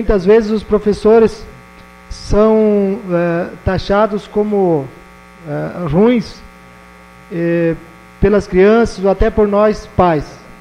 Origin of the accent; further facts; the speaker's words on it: Campo Erê, Santa Catarina, Brazil; Somos de Campoerê, Santa Catarina.